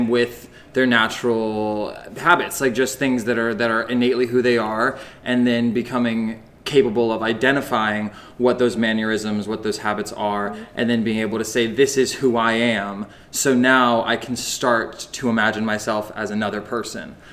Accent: Jacksonville Beach, Florida, United States; I am from Jacksonville Beach, Florida, which is about 18 hours south of here.

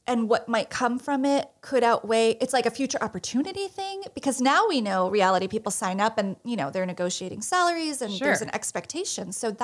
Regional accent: New Jersey, United States; I am from the Garden State of New Jersey.

